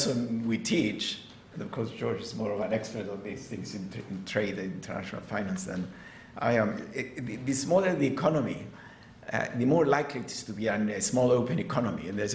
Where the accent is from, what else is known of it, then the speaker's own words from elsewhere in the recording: Cyprus; as you know, I'm from Cyprus, so I go to Cyprus frequently.